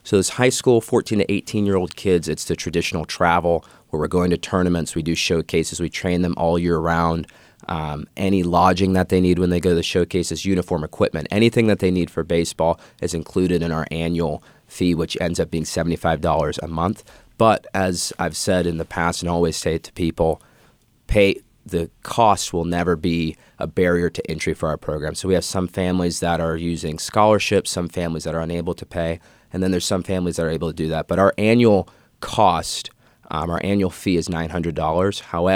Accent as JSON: {"language": "English", "town": "Seattle", "region": "Washington", "country": "United States", "said": "I noticed it growing up. So I'm originally from Seattle. I'm from a single-parent household"}